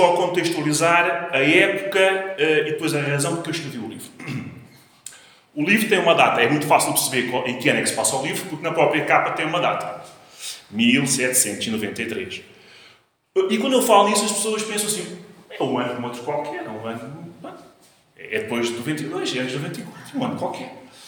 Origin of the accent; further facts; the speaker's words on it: Castelo Branco, Portugal; nós íamos todos os fins de semana de Castelo Branco para a terra, o Vilar do Boi